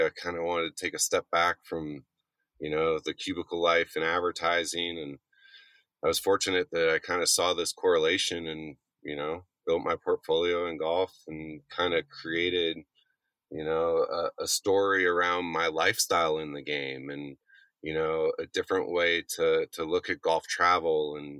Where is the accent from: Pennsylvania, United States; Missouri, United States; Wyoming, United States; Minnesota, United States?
Wyoming, United States; Jackson; You know, it really goes back to my hometown of Jackson, Wyoming.